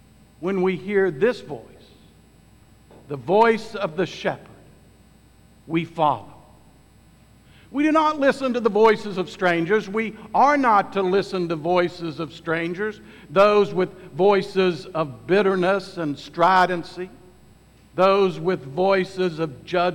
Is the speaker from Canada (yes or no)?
no; West Virginia, United States; I went back to my home state of West Virginia, went out to eat with some family